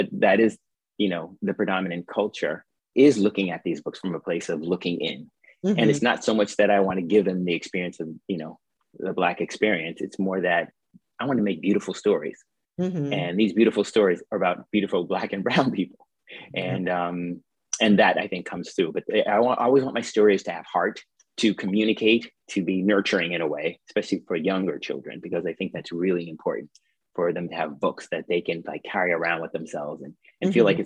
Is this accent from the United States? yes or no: yes; Boston, Massachusetts, United States; You know, we grew up in Boston during the Civil Rights Movement.